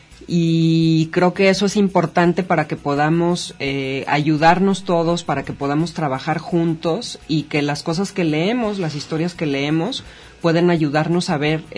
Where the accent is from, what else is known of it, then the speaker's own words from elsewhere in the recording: Mazatlán, Sinaloa, Mexico; moved away as an adult; also born or lived in Mexico City; now in Guadalajara, Mexico; yo nací en Mazatlán y allá viví hasta los 18 años en que me fui a estudiar la Universidad de la Ciudad de México.